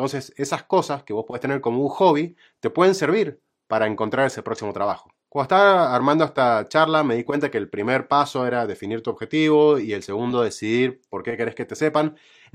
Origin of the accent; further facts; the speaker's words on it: Argentina; porque soy argentino y gano menos que ustedes